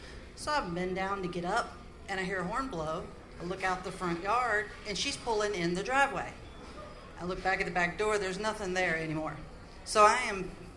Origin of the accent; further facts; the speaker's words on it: Virginia, United States; from Virginia.